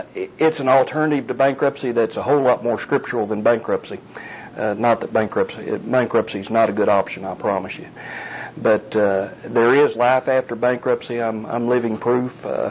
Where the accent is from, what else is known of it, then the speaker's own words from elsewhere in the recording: Wichita Falls, Texas, United States; I'm from Wichita Falls here. I moved here in 63. My family moved here, so that's all of my... lived in Wichita most of my childhood, all of my adult life.